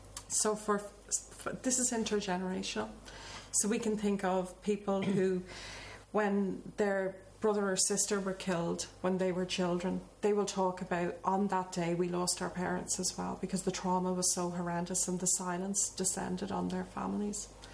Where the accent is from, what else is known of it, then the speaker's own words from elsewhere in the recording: Dublin, Leinster, Ireland; I think growing up in Dublin and what I've just described, where you'd be in a place where nobody had any money